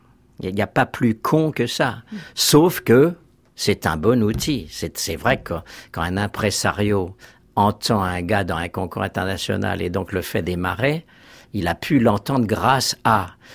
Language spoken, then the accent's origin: French; Grenoble, Auvergne-Rhône-Alpes, France; born there; je suis né à Grenoble le 7 mai 1947 et je fais chef d'orchestre